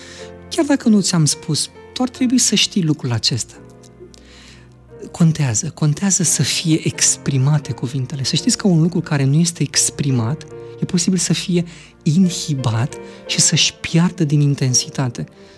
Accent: Galați, Galați County, Romania; now in Bucharest, Romania; Sunt din Galați deloc, deși de o vreme m-am mutat în București.

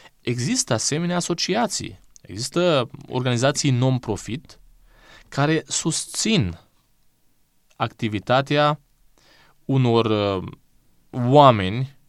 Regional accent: Romania; ca român, ca unul care trăiește în această țară, pe care noi ba o blamăm, ba o lăudăm

